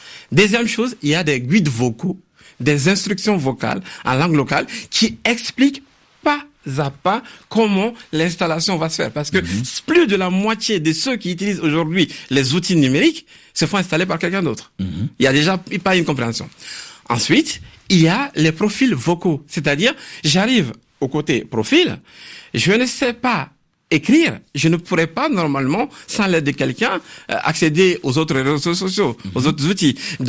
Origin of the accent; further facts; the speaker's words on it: Mali; born there; Et au Mali, par exemple, mon pays natal